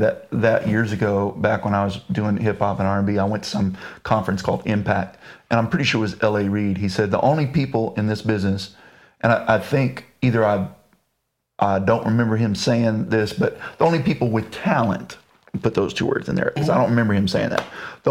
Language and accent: English; Kerrville, Texas, United States; outside the 14 by 10 foot trailer that I spent several years growing up in Kerrville South.